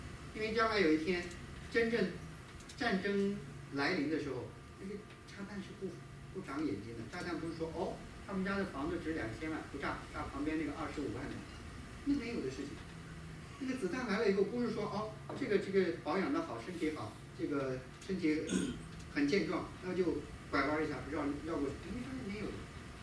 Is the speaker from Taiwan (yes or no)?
no; China; 那对我们中国人来讲，我们觉得以前生活不好是因为什么呢？因为没有钱嘛